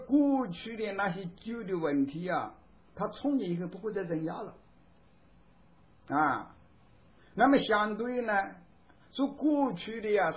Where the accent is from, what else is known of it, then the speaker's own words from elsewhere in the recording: China; 我们中国人从前他端这个鱼啊他也这样讲